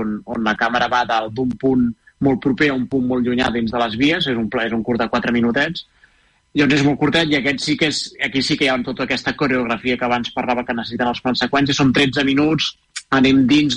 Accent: Terrassa, Catalonia, Spain; jo amb altra gent de Terrassa, que jo soc de Terrassa

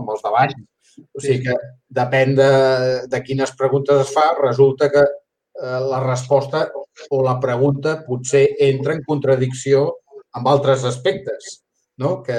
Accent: Torrelles de Llobregat, Catalonia, Spain; Jo sóc de Torrelles de Llobregat

